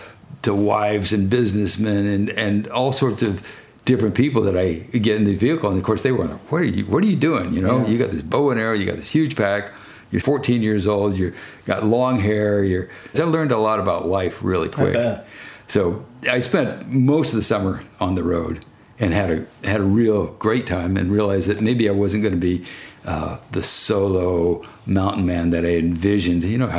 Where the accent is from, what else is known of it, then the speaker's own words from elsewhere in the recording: Texas, United States; First time I'd really been exposed to snow. I was from Texas. I mean, I'd seen it once or maybe twice in Houston